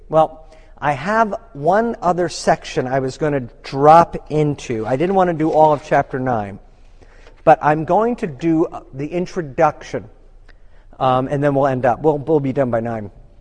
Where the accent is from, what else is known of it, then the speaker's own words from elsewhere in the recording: New York, United States; I'm a New Yorker. I'm living in Illinois. New Yorkers are aggressive drivers.